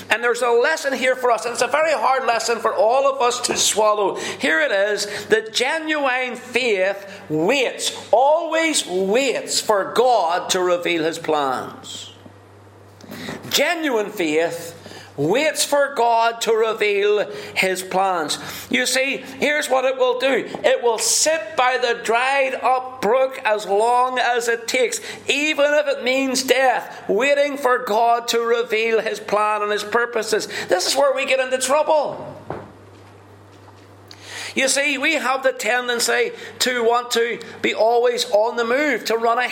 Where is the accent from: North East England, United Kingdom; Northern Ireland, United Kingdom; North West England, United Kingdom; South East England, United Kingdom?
Northern Ireland, United Kingdom; now in Milton; You know, we came over from Northern Ireland 14 years ago. We came this week to Milton.